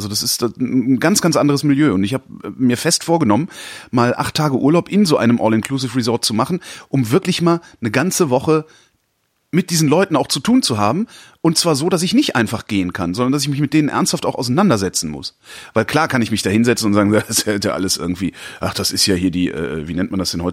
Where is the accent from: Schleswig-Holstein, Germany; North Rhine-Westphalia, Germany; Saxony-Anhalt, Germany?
North Rhine-Westphalia, Germany; Cologne; also ich komme ja ursprünglich aus Köln.